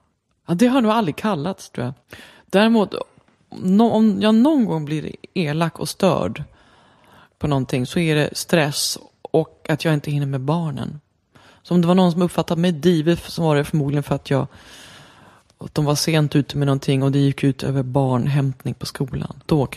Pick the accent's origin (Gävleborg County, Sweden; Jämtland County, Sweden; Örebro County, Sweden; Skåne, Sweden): Gävleborg County, Sweden; Sandviken; moved away; also born or lived in Uppsala / France; Men jag är född i Uppsala. Uppvuxen i Sandviken kan man väl säga. Och sen flyttade jag till Frankrike. Och innan dess har jag bott på väldigt mycket ställen.